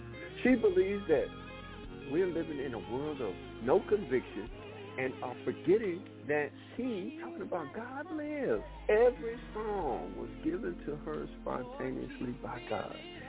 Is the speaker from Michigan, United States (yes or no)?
yes; Detroit, Michigan, United States; also born or lived in Southern US; Now, I wasn't in the South, even though I was born in the South. They took me to Detroit at the age of 6. So I didn't get a whole lot of blues, but I did get a whole lot of Motown.